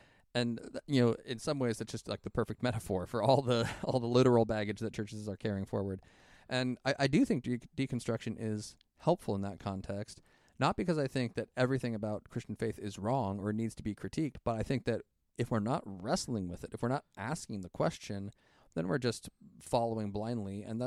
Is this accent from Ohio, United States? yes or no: yes; Dayton, Ohio, United States; There's a church in my hometown, Dayton, Ohio.